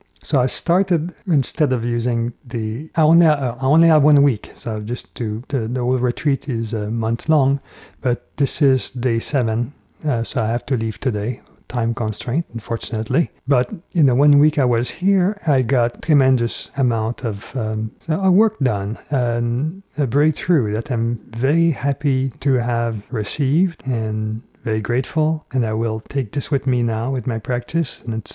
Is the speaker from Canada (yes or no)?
yes; Quebec, Canada; accent: French-Canadian; now in Vancouver, Canada; I live in Vancouver, British Columbia. The accent you hear is a French-Canadian accent. I grew up in Quebec.